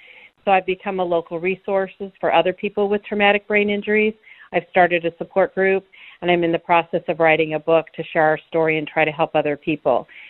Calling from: Virginia, United States; I'm calling from Virginia.

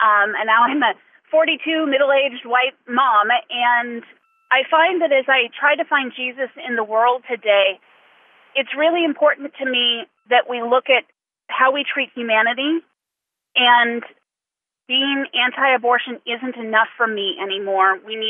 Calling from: Fresno, California, United States; I'm calling from Fresno, California.

